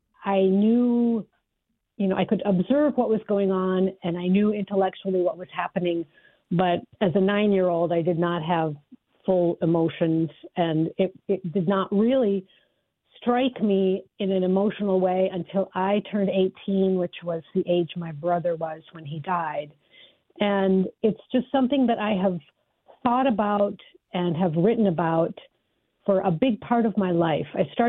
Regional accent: Duluth, Minnesota, United States; it's about growing up in Duluth, and it essentially covers 2 years of my life when I was a small child, maybe the years I was 8 and 9.

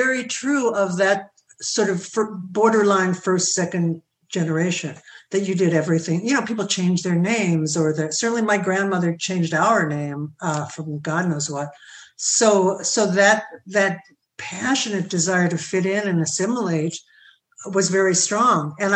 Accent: Brooklyn, New York, United States; I grew up in Brooklyn. I mean, I didn't grow up in Coney Island, but I grew up in well, it was Flatbush then, and now it's been given a real estate name of Ditmas Park.

